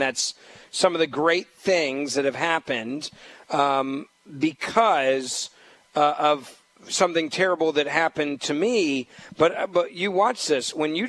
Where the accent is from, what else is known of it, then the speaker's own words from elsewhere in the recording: Memphis, Tennessee, United States; the county commission I was mentioning in my hometown of Memphis.